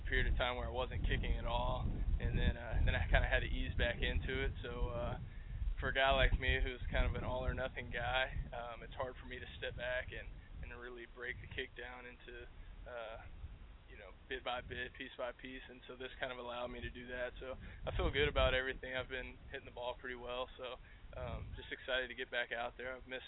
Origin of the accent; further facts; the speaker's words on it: Mississippi, United States; I mean, for me, especially growing up in Mississippi in the South